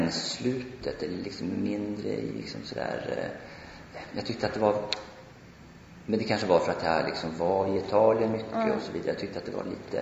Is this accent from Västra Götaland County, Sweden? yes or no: no; Örebro, Örebro County, Sweden